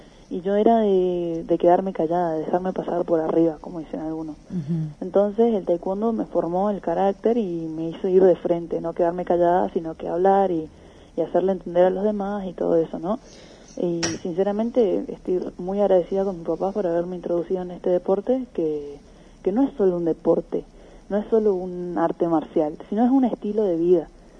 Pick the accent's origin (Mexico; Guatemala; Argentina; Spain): Argentina; Puerto Iguazú, Misiones; Sí, soy acá de Puerto Iguazú.